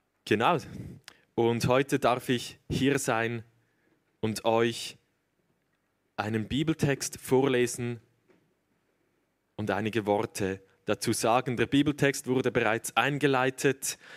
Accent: Niederglatt, Zurich, Switzerland; now in Basel, Switzerland; Ich bin im Zürcher Unterland aufgewachsen, in Niederglatt, das ist in der Nähe des Flughafens. Kennen möglicherweise manche von euch. Aktuell wohne ich in Basel, studiere da an derselben Hochschule, an der auch Jonathan Fries studiert hat.

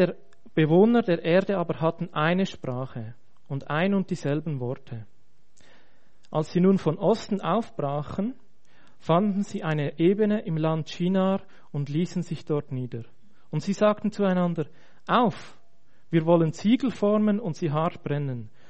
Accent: Switzerland; aber auch bei uns in der Schweiz

